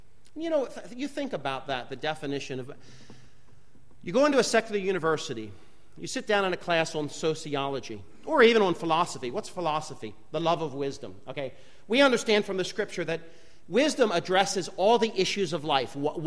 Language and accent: English; United States; now in Liberia; I believe in America, as an American, in the Second Amendment.